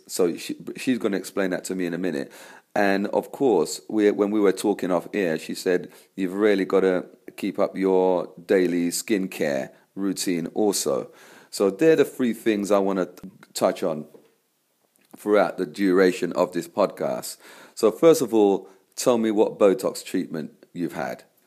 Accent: London, United Kingdom; born there; I was born in London

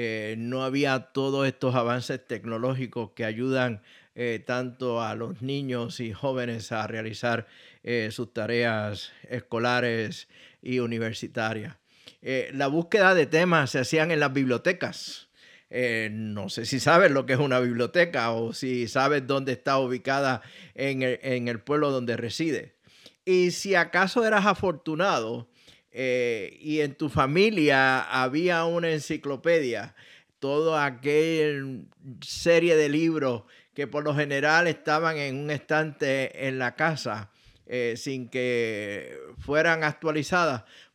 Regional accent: Puerto Rico; cerca de mi pueblo natal allá en Puerto Rico.

